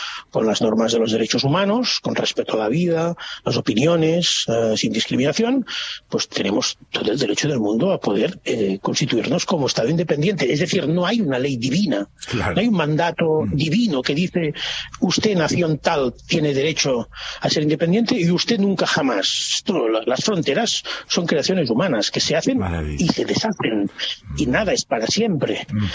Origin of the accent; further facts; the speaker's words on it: Catalonia, Spain; nosotros somos ciudadanos españoles, ¿no? Los catalanes que queremos la independencia.